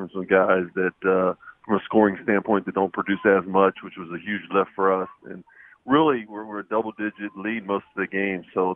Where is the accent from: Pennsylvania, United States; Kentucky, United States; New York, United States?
Kentucky, United States; I'm from Northern Kentucky.